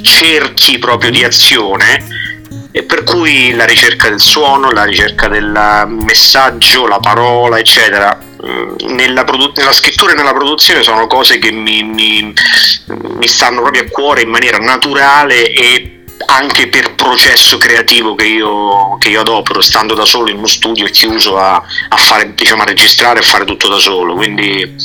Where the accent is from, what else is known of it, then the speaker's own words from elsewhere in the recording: Marche, Italy; also born or lived in Saudi Arabia / Pakistan; sono cresciuto in Arabia Saudita, in Pakistan fino a 8 anni. I miei genitori per lavoro mi hanno portato, me e mio fratello, insomma, in giro per l'Asia, e poi sono ritornato, ho vissuto la mia vita tra le colline e il mare delle Marche